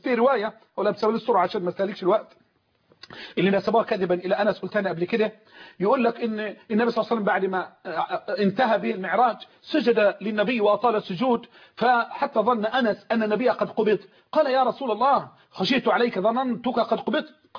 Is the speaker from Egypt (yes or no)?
yes; Egypt; بعدك حتى عندنا في مصر واحنا صغيرين ضحكوا علينا